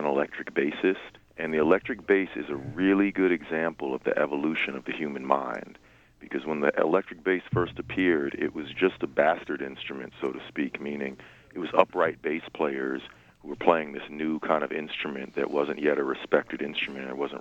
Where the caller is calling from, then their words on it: Jersey City, New Jersey, United States; I'm calling from Jersey City.